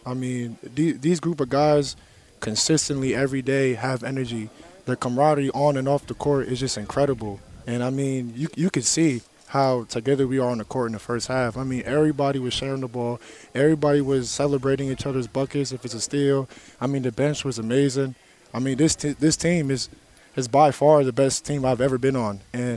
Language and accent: English; New York, United States; where I'm from, like I'm from New York, Harlem, New York. We've always been gritty.